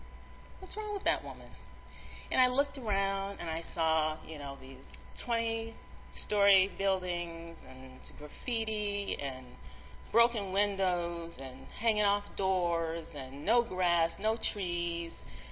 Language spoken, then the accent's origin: English; Chicago, Illinois, United States; I'm from Chicago, and I was away from the city for a long, long time.